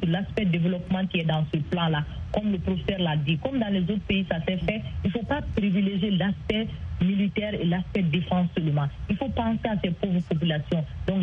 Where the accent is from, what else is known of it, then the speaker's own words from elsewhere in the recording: Mopti, Mali; Moi-même, je suis peul, je suis peul, et je viens de cette région, je viens de Kouryanzi.